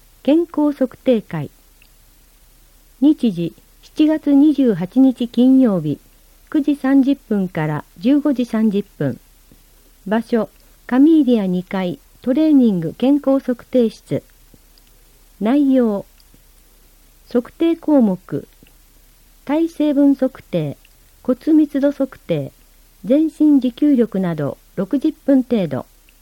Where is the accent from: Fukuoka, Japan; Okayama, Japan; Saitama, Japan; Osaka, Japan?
Fukuoka, Japan; Futsukaichi; でも山笠といえばやはり博多祇園山笠が一番に浮かぶのは、地理的に博多に近い二日市に生まれ育ったからでしょうか。